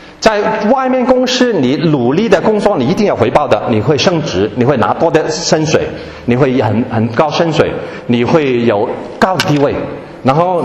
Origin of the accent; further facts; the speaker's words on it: China; 中国人呢就要劝三次才做的，四次三次，那不是不好啊，但是我们中国人文化而已。